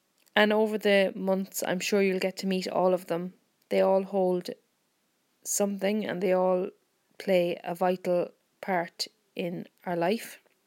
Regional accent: Ireland; Yes, we're everywhere. We're from Ireland.

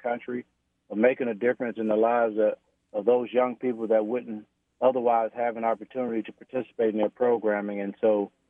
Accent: Union Springs, Alabama, United States; now in Huntsville, United States; but I'm from Bullock County, Union Springs, Alabama, small okay. rural community in central Alabama.

